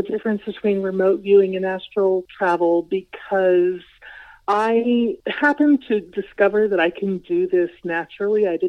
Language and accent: English; New York City, New York, United States; I was born in New York City, so I decided to go to the street where I used to live, yeah, when I was a child.